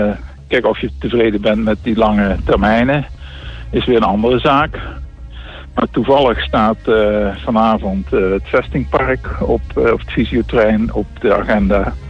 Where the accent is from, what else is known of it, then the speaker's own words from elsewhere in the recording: Grave, North Brabant, Netherlands; En omdat ik uit Graven kom, ken ik die projecten en plaatsen natuurlijk.